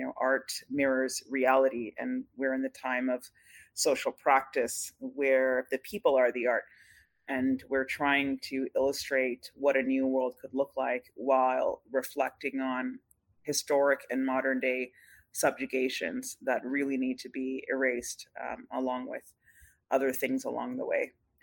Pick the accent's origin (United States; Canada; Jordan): Canada; Scarborough, Ontario; Originally from Pakistan, born and raised in Scarborough, so shout out to Scarborough always.